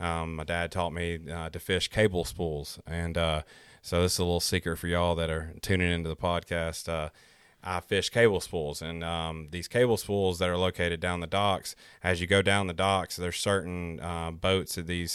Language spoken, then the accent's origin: English; Georgia, United States; Well, my family's originally from Ohio. That's where my dad's from. And then my granddad, he fished the Great Lakes up there up north. And then they migrated down like a lot of folks do, and they moved down here.